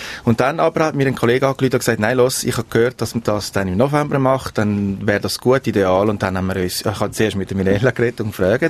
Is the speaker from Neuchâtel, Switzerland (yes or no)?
no; Ticino, Switzerland; also born or lived in Rome; Ich bin in Rom geboren und dann in Tessin aufgewachsen.